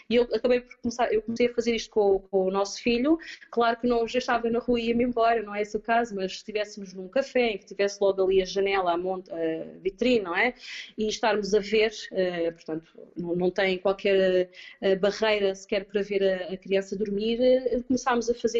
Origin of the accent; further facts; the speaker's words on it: Portugal; now in Copenhagen, Denmark; eu, como boa portuguesa